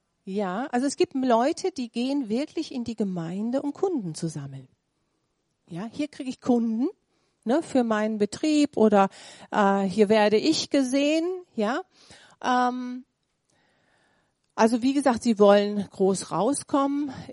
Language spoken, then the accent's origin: German; Grefrath, North Rhine-Westphalia, Germany; Wir kommen ja aus Grefrath. Grefrath ist ein Ort, wo es langweilig ist.